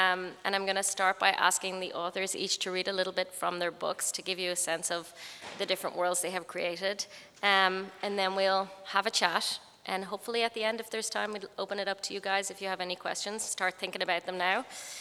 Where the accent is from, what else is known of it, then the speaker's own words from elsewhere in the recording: Ireland; now in Portland, United States; I've been writing about arts and culture for about 20 years now in various different places, including my home country of Ireland, Argentina, and now here in Portland.